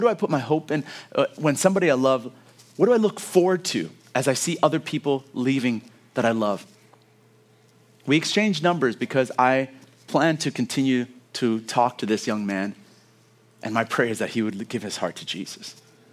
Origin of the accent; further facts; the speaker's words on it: Kenya; born there; I was born in Kenya. My parents are originally from Rwanda, but I was born in Kenya.